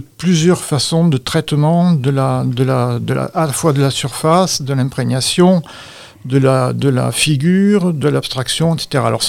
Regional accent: Cahors, Occitanie, France; Quand j'étais jeune à Cahors, c'était très facile pour ma génération d'être au courant de tout ce qui se faisait

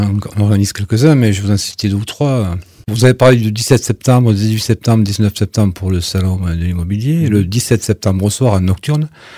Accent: Occitanie, France; Et puis, je suis originaire du département de l'Aude.

